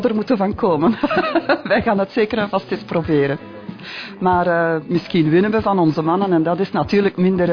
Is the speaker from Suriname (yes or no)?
no; Geraardsbergen, East Flanders, Belgium; Wij komen niet zo ver, wij komen van de streek van Gerardsbergen-Nienhoven.